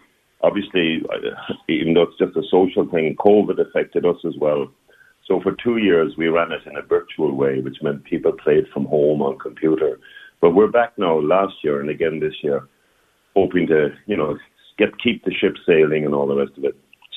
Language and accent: English; Cork, Munster, Ireland; I'm not from Donegal. I'm from down in Cork.